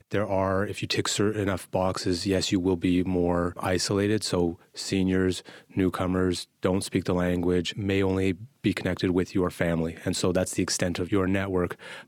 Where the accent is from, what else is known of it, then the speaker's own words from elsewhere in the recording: Winnipeg, Manitoba, Canada; now in Edmonton, Canada; When I first came to Edmonton, I'm originally from Winnipeg, and in Winnipeg, you like on public transit, you chat with whoever sits beside you.